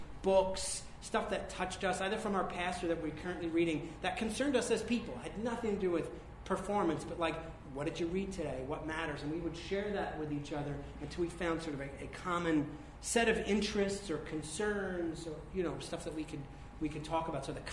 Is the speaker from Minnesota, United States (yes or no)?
no; Chicago, Illinois, United States; I'm from Chicago.